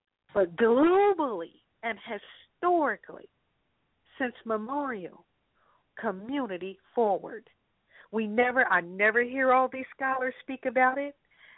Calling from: California, United States; Okay, I'm calling from Northern California.

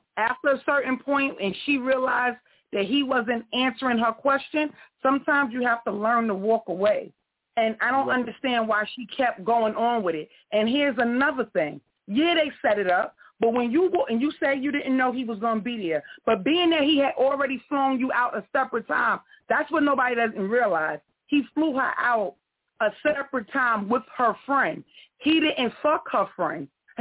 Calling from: Bronx, New York, United States; I'm calling from the Bronx.

